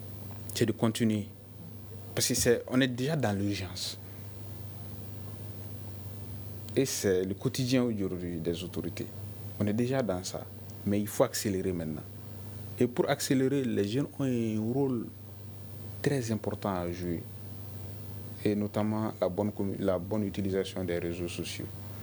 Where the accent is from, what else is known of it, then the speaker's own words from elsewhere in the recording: Mali; Nous sommes tous des Maliens, nous sommes tous des jeunes